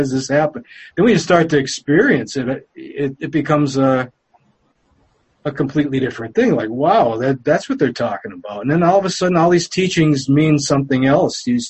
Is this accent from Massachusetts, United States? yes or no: no; Pennsylvania, United States; now in Dalton, United States; I'm from northeastern Pennsylvania. I live in a town called Dalton right now.